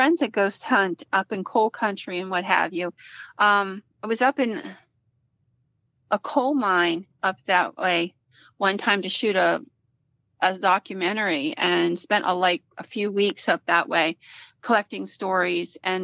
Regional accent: Philadelphia, Pennsylvania, United States; I grew up in Philadelphia.

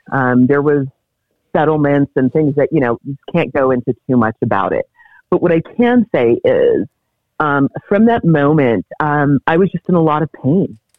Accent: Cameroon; now in United States; I'm an immigrant from Cameroon.

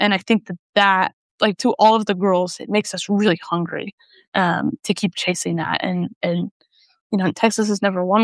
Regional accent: New Zealand; growing up in New Zealand, it was like, in the winter you'd play rugby and in the summer you'd play tennis.

